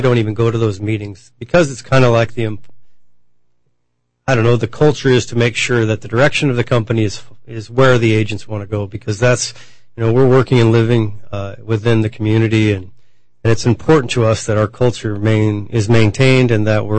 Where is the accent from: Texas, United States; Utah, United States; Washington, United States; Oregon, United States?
Washington, United States; Manson; after 28 years or so in Lake Chelan and growing up in Manson in high school and just being there for so long